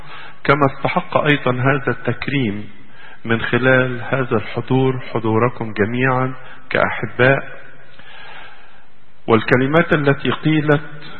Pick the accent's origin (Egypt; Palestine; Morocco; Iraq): Egypt; ليس قلوبنا كمصريين، ولكن قلوب كل العالم